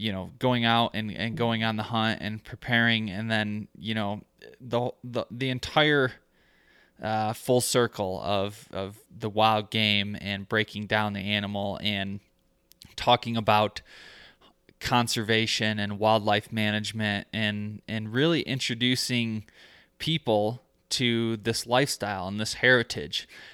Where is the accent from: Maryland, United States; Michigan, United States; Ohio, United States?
Michigan, United States; I found out we're both from Michigan, which is pretty interesting.